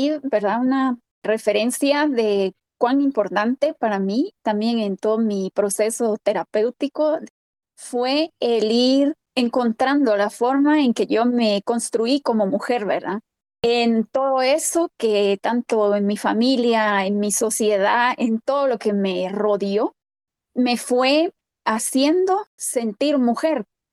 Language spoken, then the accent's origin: Spanish; Guatemala; nunca me hubiera percatado de todo lo interiorizado que yo como mujer guatemalteca tengo